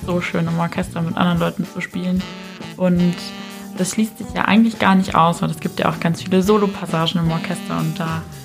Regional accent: Amberg, Bavaria, Germany; Amberg ist einfach meine Heimat und ich freue mich jedes Mal, wenn ich mit dem Zug wieder hier ankomme und aussteige und dann schon Oberpfalz in der Luft liegt irgendwie und ich die Stadt sehe und dann schon den Mariahilfberg.

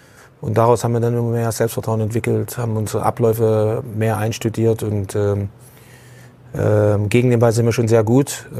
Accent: East Germany, Germany; Bin aufgewachsen in einem kleinen Dorf.

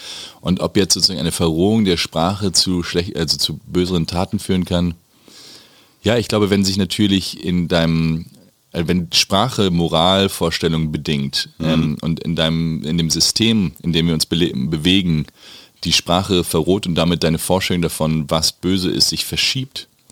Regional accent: Hesse, Germany; Also ich bin jüngster Sohn von vier, ich bin Hesse

